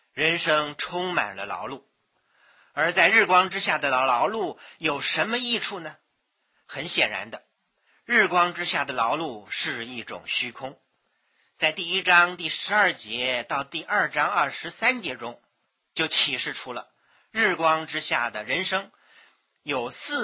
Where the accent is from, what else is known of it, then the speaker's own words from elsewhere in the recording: China; 我们中国人的哲学呢，也有这种思想。